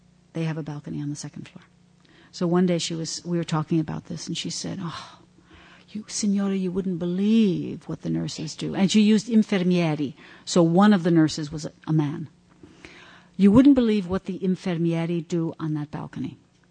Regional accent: United States; moved away as an adult; because even I, as an American who has not lived in this country for 40 years and will never live in this country again

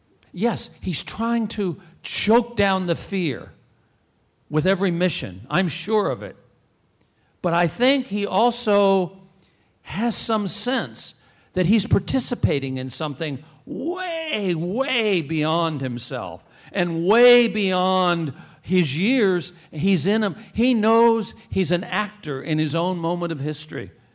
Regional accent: Kentucky, United States; a significant part of this book is about growing up in Kentucky and this leap

